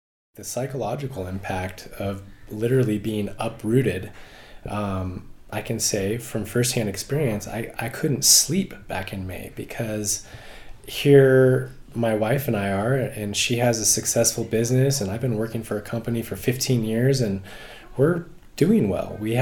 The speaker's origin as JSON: {"language": "English", "town": "Squaw Valley", "region": "California", "country": "United States", "tie": "born or raised there", "said": "enough to be born and raised Tahoe kid. Started back in 1980. I was born in Squaw Valley"}